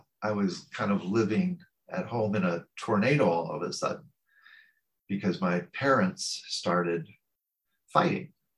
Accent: St. Louis, Missouri, United States; born there; So I'm American. I was born in the Midwest of the United States in a city called St. Louis.

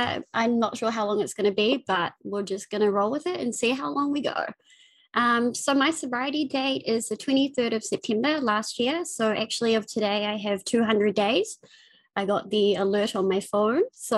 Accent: Auckland, New Zealand; I'm from New Zealand. I was born in Auckland, the biggest city. I grew up in West Auckland, which is traditionally known as the hood.

